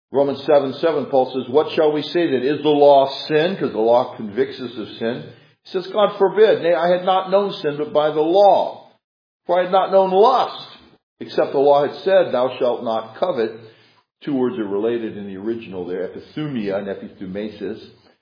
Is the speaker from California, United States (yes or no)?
yes; California, United States; Again, I'm from California, so I've had to put up with some of this stuff.